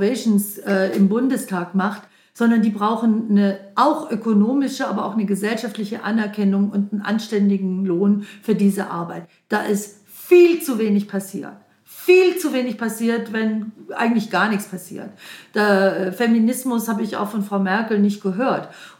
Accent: Southern Germany, Germany; bei uns in Süddeutschland

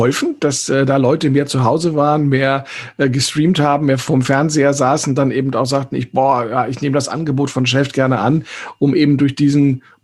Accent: Berlin, Germany; Hat mich natürlich mit einem gewissen Stolz als Berliner erfüllt.

